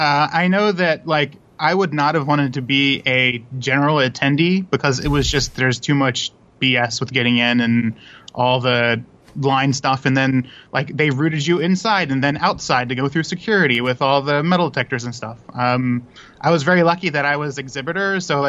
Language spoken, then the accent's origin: English; Baltimore, Maryland, United States; Baltimore. I'm from Balmer.